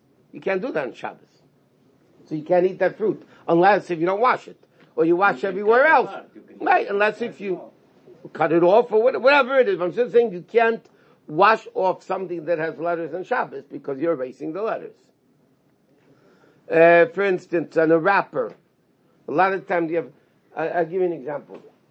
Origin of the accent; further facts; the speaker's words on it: Chicago, Illinois, United States; I grew up in Chicago, I didn't grow up in New York.